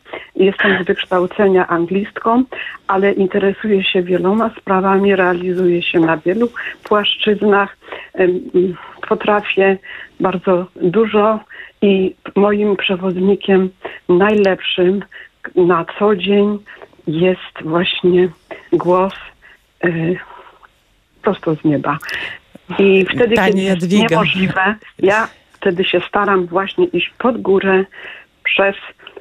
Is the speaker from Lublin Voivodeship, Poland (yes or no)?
no; Poznań, Greater Poland Voivodeship, Poland; Ja jestem z Poznania, ale urodziłam się nad Wisłą